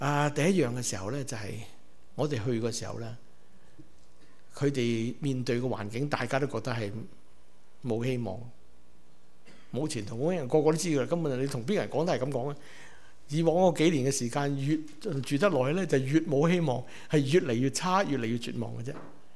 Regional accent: Canada; 我们是加拿大人，拿着护照

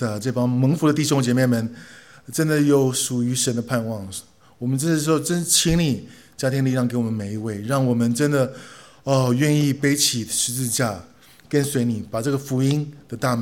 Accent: Taiwan; 我刚才牧师有分享，我们在台湾长大的。

